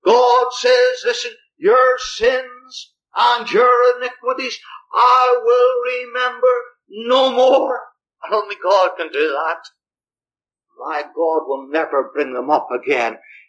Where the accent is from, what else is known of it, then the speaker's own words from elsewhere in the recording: Ireland; and I'm Irish, and the old Irishism in me, of temper and twistedness, that is so awkward at times, and can just fly off the handle and get angry for no justifiable reason.